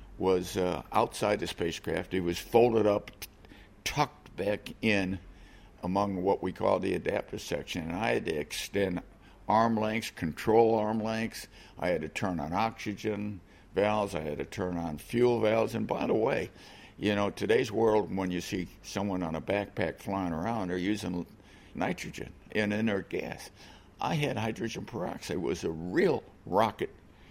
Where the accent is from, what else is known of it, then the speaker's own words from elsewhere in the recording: Chicago, Illinois, United States; I grew up in Chicago